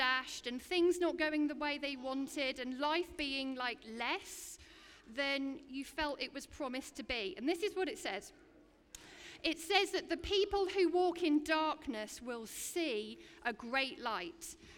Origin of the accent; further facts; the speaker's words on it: United Kingdom; And we're British, yes, yeah, so we do like to be a little bit of doom and gloom anyway, right?